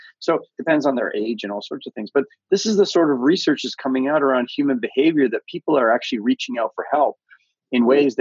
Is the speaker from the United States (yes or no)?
no; Canada; Obviously, I am Canadian. You can probably hear from my accent.